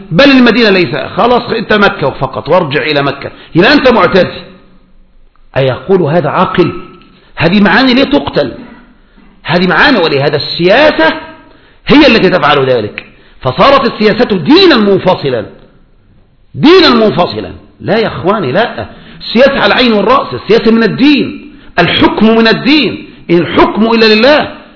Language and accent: Arabic; Egypt; بقى احنا معاصرون مصريون